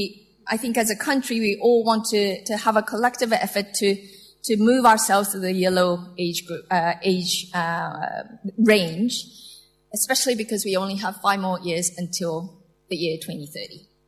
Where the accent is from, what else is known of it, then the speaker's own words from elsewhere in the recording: Japan; I was raised, born and raised in Japan